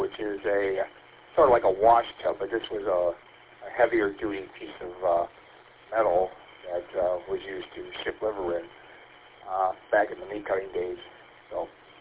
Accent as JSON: {"language": "English", "town": "St. Clair Shores", "region": "Michigan", "country": "United States", "tie": "born or raised there", "said": "I mean, I'm originally from St. Clair Shores, and I grew up in the area of the 696 I-94 interchange"}